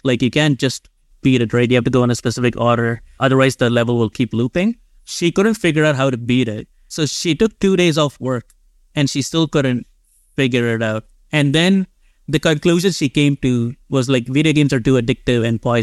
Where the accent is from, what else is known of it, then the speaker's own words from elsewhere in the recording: India; But growing up in India, it is the game.